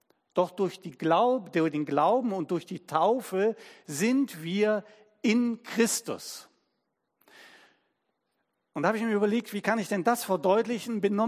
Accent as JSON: {"language": "German", "town": "Cologne", "region": "North Rhine-Westphalia", "country": "Germany", "tie": "born there", "said": "Ich bin ja in Köln geboren."}